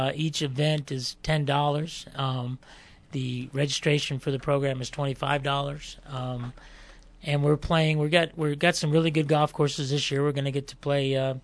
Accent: Tucson, Arizona, United States; So growing up in Tucson, you played in a tournament on Monday and Tuesday and Friday.

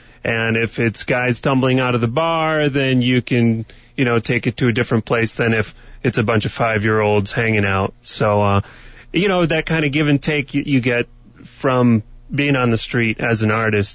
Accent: New York, United States; I'm from upstate New York.

